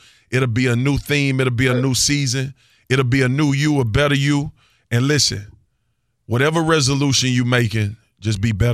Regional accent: Louisiana, United States; Because we grew up, you know, I grew up in Louisiana. It was racism. It was bigotry. It was all of that.

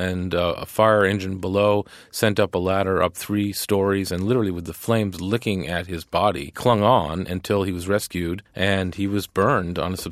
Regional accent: Worcester, Massachusetts, United States; Well, you know, I'm from Massachusetts, too. I grew up in Worcester, so I would see the Showcase cinemas right.

